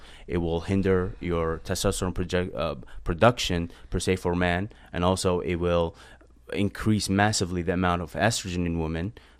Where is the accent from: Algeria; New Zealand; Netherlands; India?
Algeria; now in United States; born and raised in Algeria. Moved to the United States about 11 years ago.